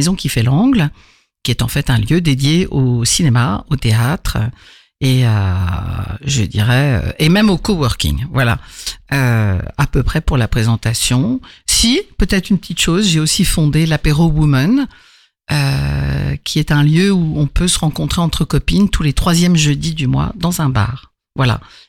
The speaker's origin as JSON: {"language": "French", "region": "Île-de-France", "country": "France", "said": "je viens de l'Île-de-France, mais maintenant, je suis à moitié à Vresse"}